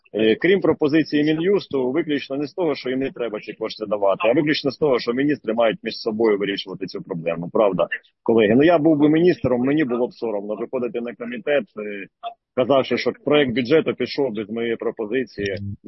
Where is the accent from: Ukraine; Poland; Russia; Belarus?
Ukraine; Dnipro, Dnipropetrovsk Oblast; нашому Дніпрі, моєму рідному Дніпрі